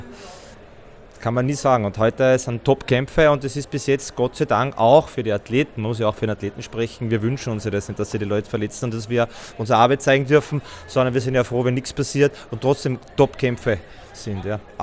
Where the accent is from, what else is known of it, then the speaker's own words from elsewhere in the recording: Styria, Austria; Weil ich bin aus der Steiermark und wir sind jede Woche früher runtergefahren